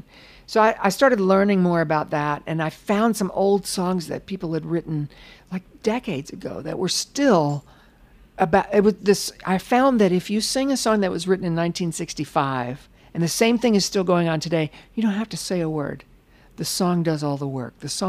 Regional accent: Charleston, West Virginia, United States; I've been guest hosting Mountain Stage, which is a public radio show out of my hometown lately.

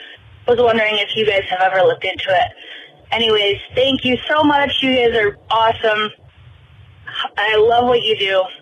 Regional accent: Michigan, United States; now in San Diego, United States; I live in San Diego, California. However, I am from Michigan.

